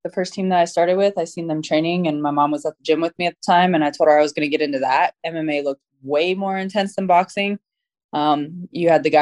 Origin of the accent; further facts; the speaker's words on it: Florida, United States; also born or lived in Colorado; So I grew up in Florida half of the time in Colorado and then half the time in Florida throughout the year.